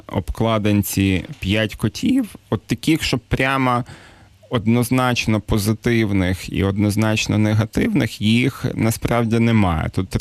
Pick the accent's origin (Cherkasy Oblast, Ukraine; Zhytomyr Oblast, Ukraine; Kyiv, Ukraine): Zhytomyr Oblast, Ukraine; Zhytomyr; В мене перша презентація була в моєму рідному місті, Житомирі.